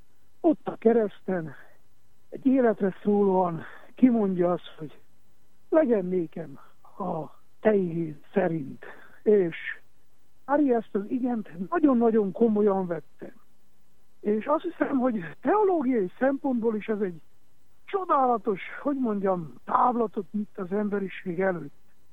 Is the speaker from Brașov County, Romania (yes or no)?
no; Miercurea Ciuc, Harghita, Romania; Én Csíkszeredai vagyok